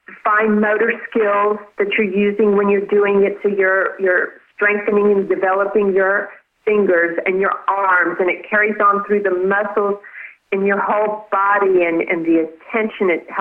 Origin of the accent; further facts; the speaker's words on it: Texas, United States; born there; I was born in Texas, and I had that crazy Texas superiority.